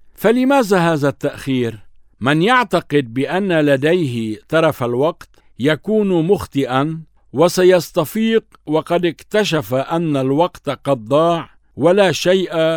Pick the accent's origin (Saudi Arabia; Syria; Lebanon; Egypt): Lebanon; ماذا يعنينا كلبنانيين من هذا الخبر؟